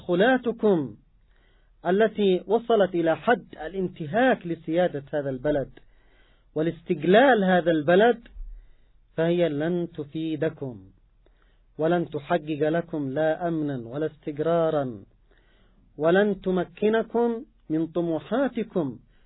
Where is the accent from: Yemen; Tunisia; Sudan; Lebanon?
Yemen; هذا العدوان على بلدنا اليمن